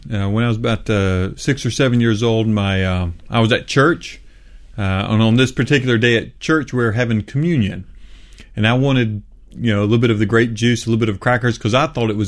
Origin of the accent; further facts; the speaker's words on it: United States; I'm an American.